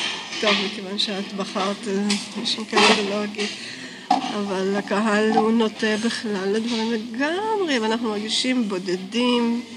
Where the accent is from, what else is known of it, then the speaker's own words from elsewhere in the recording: Rosh Pinna, Northern District, Israel; also born or lived in Safed; וראש פינה לא היה בית חולים, אז ככה התמזל מזל שנולדתי בצפת, אבל אני לא צפת.